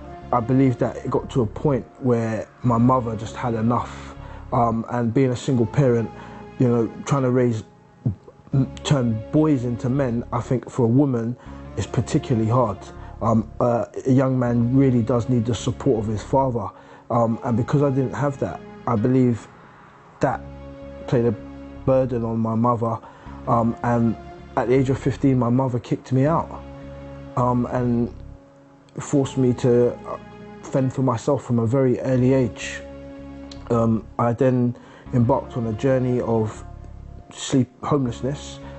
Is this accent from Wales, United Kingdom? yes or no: no; London, United Kingdom; I'm 31 years old and I'm from West London. I was originally brought up on the White City Estate in West London. I went to Wormhope Primary School. I have four brothers, two sisters.